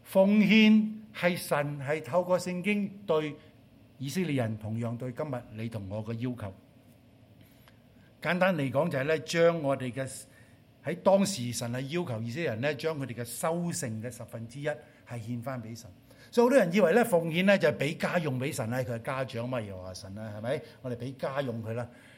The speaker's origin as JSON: {"language": "Chinese", "country": "China", "said": "我们中国人有一样东西，这叫上有政策就下有对策。"}